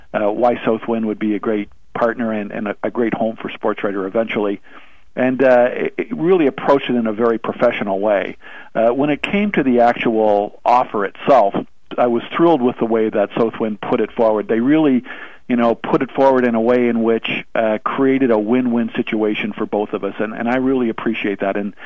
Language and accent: English; Canada; the North American Cup for us, being Canadian, is a huge deal.